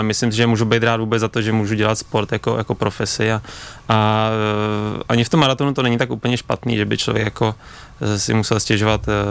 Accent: Blatná, South Bohemian Region, Czechia; Pocházím z Blatný, jo.

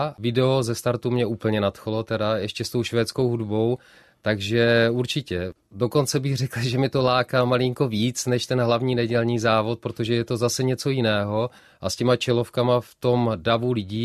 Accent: Budišov nad Budišovkou, Moravian-Silesian Region, Czechia; můj tatínek byl trenérem v klubu biatlonu v Budišově nad Budišovkou, odkud pocházím.

